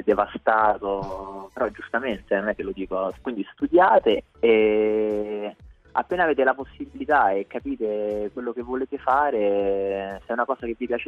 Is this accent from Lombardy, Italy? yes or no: no; Rome, Lazio, Italy; Io da romano, però nell'ultimo periodo, negli ultimi due anni